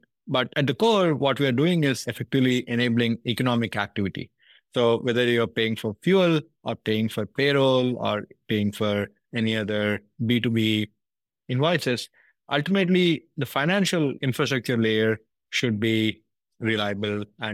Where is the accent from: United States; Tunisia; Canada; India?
India; So I grew up in India and originally in a small town